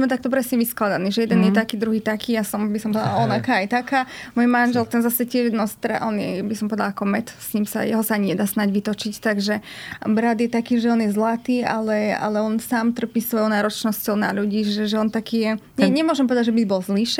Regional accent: Žilina Region, Slovakia; u nás na Orave

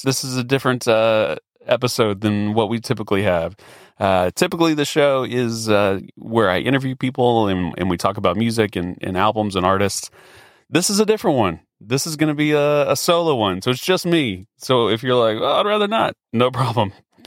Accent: Dallas, Texas, United States; But for me, as a kid growing up in the Dallas area, there was just always … was just always someone that you heard people talk about with reverence

